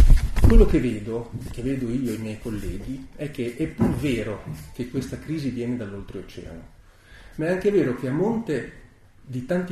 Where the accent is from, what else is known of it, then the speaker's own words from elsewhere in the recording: Vignola, Emilia-Romagna, Italy; sono di Vignola, faccio lo psicanalista di mestiere.